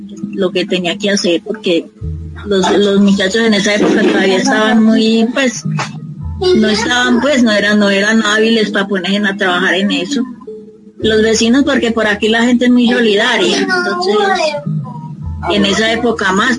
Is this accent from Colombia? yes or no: yes; Sonsón, Antioquia, Colombia; moved away as an adult; de Sonzón, Antioquia. Yo vine aquí en el 73, tenía como 37 años.